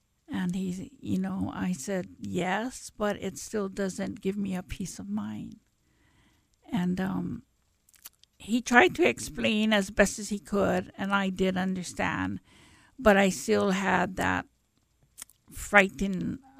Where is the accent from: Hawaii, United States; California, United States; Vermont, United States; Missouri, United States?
Hawaii, United States; Kalihi; I grew up in Kalihi. A rough town.